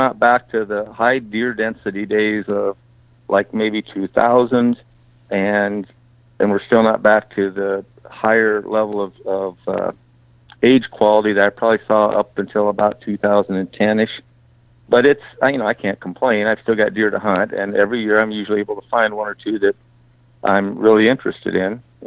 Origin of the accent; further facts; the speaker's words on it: North Bend, Nebraska, United States; I grew up in North Bend, and so my family still has connections and with some folks over that way, and people that knew me growing up and that type of thing.